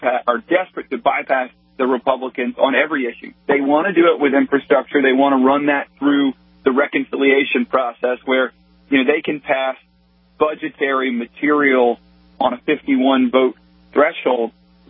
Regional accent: Atlanta, Georgia, United States; I'm from Atlanta, as you know.

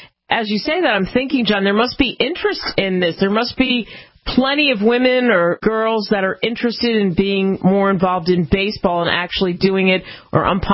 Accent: Pennsylvania, United States; I grew up in outside of Philly, and I grew up watching the Philadelphia Phillies. I grew up in that baseball culture

